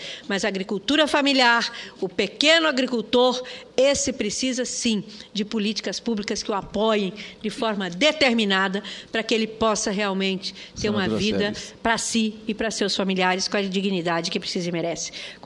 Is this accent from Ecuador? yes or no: no; Mato Grosso, Brazil; lá no meu estado de Mato Grosso teve gente que votou contra.